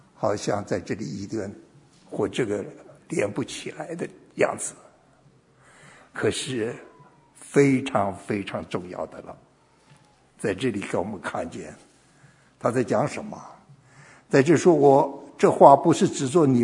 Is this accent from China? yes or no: yes; China; 不是我们在中国没有东西吃